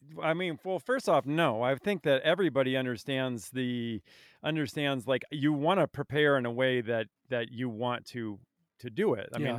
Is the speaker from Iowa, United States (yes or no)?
no; Barre, Vermont, United States; devastated my hometown of Barrie and Montpelier, Vermont.